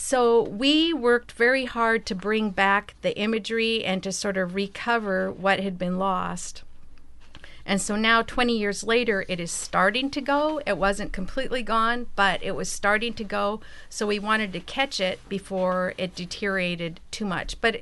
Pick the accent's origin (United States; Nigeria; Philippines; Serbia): United States; Astoria, Oregon; Well, I was born and raised here in Astoria. I grew up out in the Willeski area and graduated from Astoria High School in 1977.